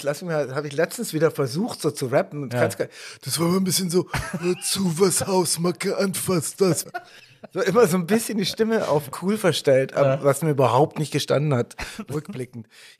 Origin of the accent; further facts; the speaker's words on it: Stuttgart, Baden-Württemberg, Germany; auf jeden Fall bin ich ein Stuttgarter Junge, in Stuttgart-Süd, Heslach, zur Schule gegangen.